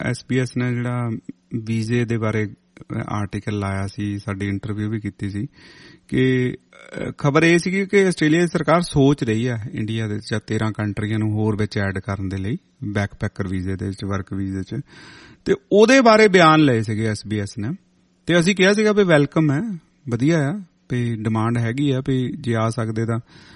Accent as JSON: {"language": "Punjabi", "region": "Punjab", "country": "India", "lives_now": "abroad", "said": "ਹੁਣ ਅਸੀਂ ਪੰਜਾਬ ਤੋਂ ਆਏ ਆ"}